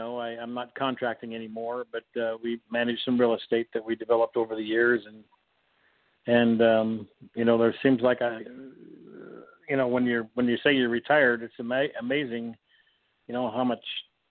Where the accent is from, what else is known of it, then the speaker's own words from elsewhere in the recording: Oregon, United States; now in Alaska, United States; we came from Oregon following work in the late 70s and early 80s. The timber industry was kind of on its ear in the central Willamette Valley or the upper Willamette Valley